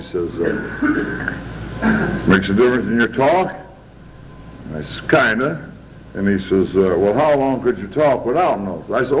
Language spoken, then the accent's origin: English; Kalamazoo, Michigan, United States